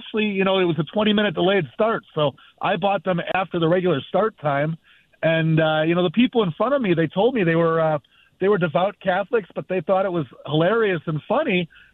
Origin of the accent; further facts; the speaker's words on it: Chicago, Illinois, United States; I'm from Chicago. So when I woke up that morning and I saw that the Pope was from Chicago, I couldn't believe it.